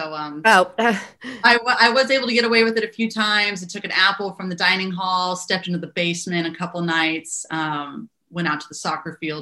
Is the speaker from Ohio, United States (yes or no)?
no; Austin, Texas, United States; also born or lived in San Diego, United States; I was born in San Diego, California, and lived there until I was about 9 or 10. And then I went over to Austin, Texas.